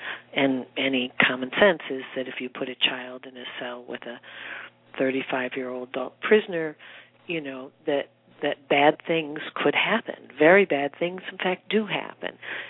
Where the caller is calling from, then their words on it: Michigan, United States; I'm calling from Michigan